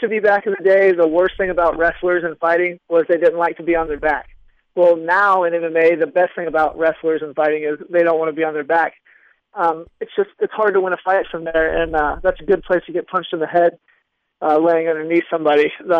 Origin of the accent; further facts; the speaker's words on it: Wichita, Kansas, United States; I was hanging out in my hometown, and I think people could just tell that I was a fighter, and nobody knows who I am, and in Wichita